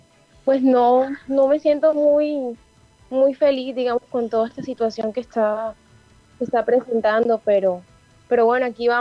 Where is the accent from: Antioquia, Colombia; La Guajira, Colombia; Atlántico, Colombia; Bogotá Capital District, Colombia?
Atlántico, Colombia; Barranquilla; Bueno, yo vivo en el barrio Las Delicias.